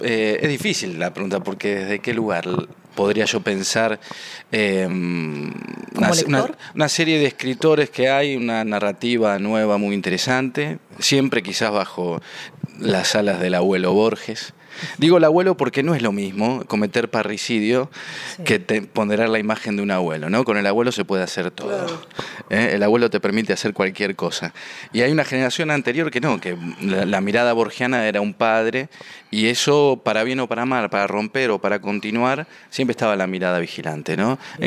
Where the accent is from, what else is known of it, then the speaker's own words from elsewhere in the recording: Buenos Aires, Argentina; born there; Yo nací acá en Buenos Aires.